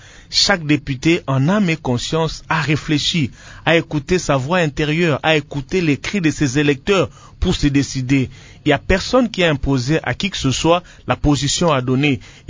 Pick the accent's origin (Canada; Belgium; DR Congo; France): DR Congo; Tshikapa, Kasaï; Chez moi, à Chikapa, au village, on ne connaît pas